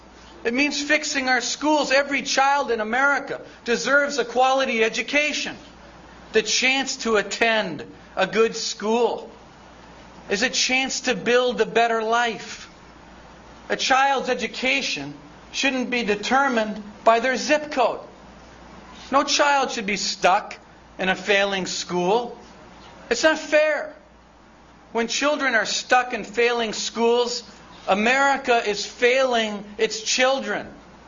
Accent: Kenosha, Wisconsin, United States; Now, as many of you know, I was raised in Kenosha, Wisconsin, not far from Ripon, Wisconsin, where the Republican Party was born in 1854.

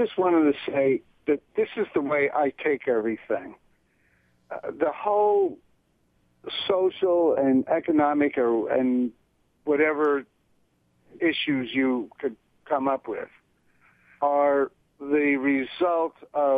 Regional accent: New Jersey, United States; moved away as an adult; I grew up in North Jersey, in a very integrated community. It was back then. I don't know what's going on today. I've been out of there for 40 years.

